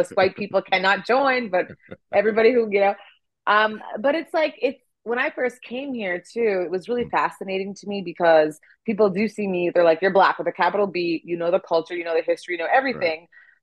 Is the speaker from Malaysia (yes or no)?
no; Canada; also born or lived in Nigeria / Korea / France; now in Los Angeles, United States; And I was born in Nigeria. I grew up in Canada. I lived in Korea for a while and in France for a while. And now I make my home here in sunny Los Angeles, California, United States of America. Just recently became a citizen.